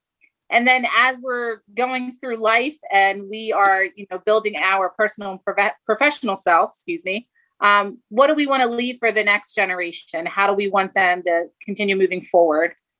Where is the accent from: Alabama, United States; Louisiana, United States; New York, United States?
New York, United States; Westchester; I grew up right on Minor Street in Westchester